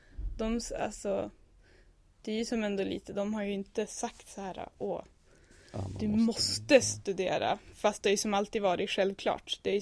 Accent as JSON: {"language": "Swedish", "town": "Umeå", "region": "Västerbotten County", "country": "Sweden", "tie": "born or raised there", "also_born_or_lived": "Stockholm", "said": "Då flyttade mina föräldrar hem till Umeå. De kom från Umeå båda två."}